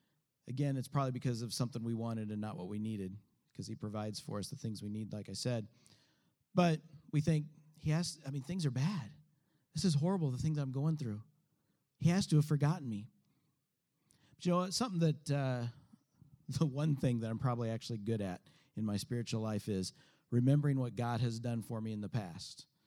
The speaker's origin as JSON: {"language": "English", "town": "St. Joseph", "region": "Missouri", "country": "United States", "said": "Because I am from St. Joseph, Missouri, about 45 minutes away. That's where my family is."}